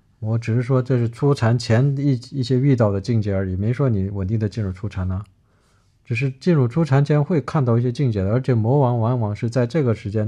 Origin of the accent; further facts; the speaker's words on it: China; 我们中国人说的大同世界